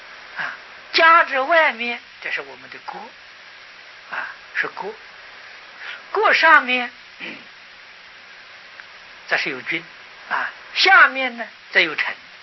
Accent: China; 这个一个国家，一个民族，乃至于整个世界，我们中国人看来是一体的，这当中没有分割。

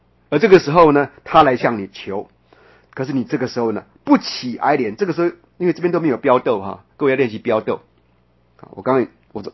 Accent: Taiwan; 所以我们台湾人什么东西失去最多？

